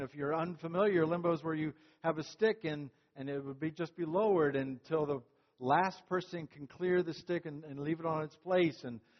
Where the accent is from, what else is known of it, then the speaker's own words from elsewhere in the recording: Newport, North Carolina, United States; When Naomi and I were growing up in Newport, North Carolina, it was considered a special trip to travel about 45 minutes to a town called New Bern.